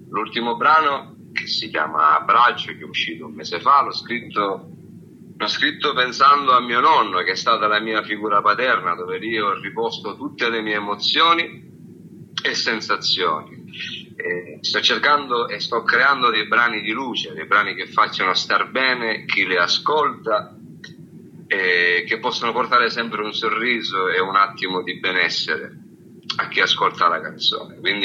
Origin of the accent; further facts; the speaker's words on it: Francofonte, Sicily, Italy; io sono siciliano, sono dalla provincia di Siracusa, in una ridente cittadina, patria delle arance, che si chiama Francofonte.